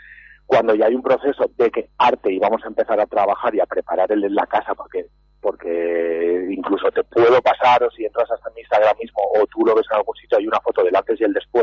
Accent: Sueca, Valencian Community, Spain; Vamos a Valencia, a los Campos de Arroz, entre El Palmar y Sueca. Yo soy de Sueca

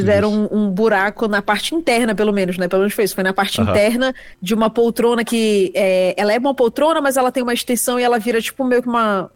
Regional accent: Manaus, Amazonas, Brazil; moved away as an adult; now in São Paulo, Brazil; Sou de Manaus, Amazonas, morei lá até meus 24 anos e me mudei para São Paulo, que é onde eu moro hoje

